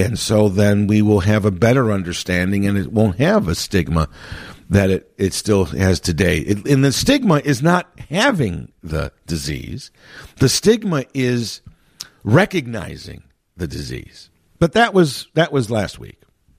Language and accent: English; Chicago, Illinois, United States; And I have lived in the Chicago area my entire life, born and raised in Chicago proper. While I don't live in Chicago, I'm literally right across the street from Chicago. So, I mean, I still consider myself a Chicagoan.